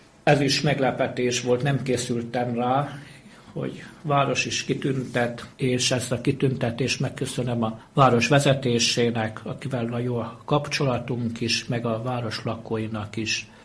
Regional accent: Szombathely, Vas, Hungary; a szülővárosomban érkezem, onnan indultam, odaérkezem is vissza

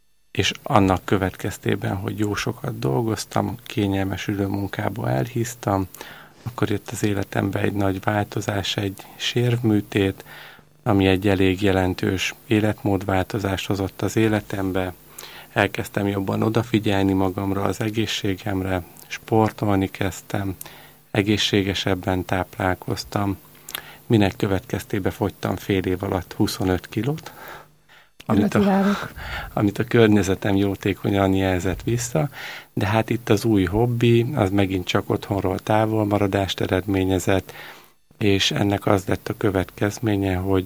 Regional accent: Eger, Heves, Hungary; Középiskolát Egerben jártam, én ott is születtem, ezt követően főiskolára Győrbe jártam

